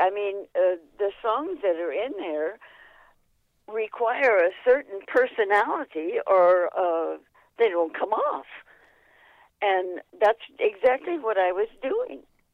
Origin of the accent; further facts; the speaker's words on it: Tucson, Arizona, United States; I grew up in Tucson, and I must have been in 25 different plays for the Tucson Little Theater.